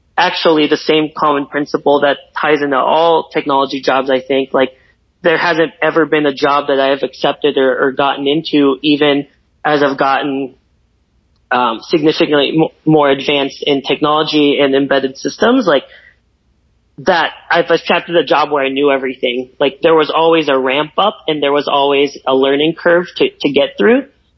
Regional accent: Chicago, Illinois, United States; And then I'm originally from Chicago, so I came back to Chicago in 2015.

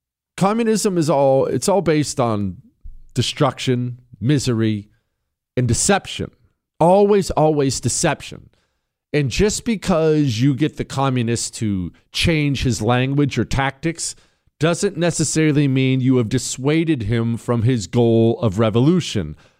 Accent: Ohio, United States; I'm from Ohio, right on the Ohio River, but I dig Harrisburg.

